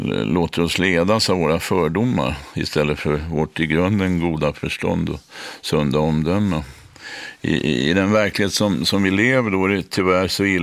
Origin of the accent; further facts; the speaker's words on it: Stockholm, Stockholm County, Sweden; jag är 7 år gammal och ägnar i stort sett hela min vakna tid till att bedriva omfattande privatspaningar i kvarteret på Gärdet nere vid Frihamnen i Stockholm där jag växte upp.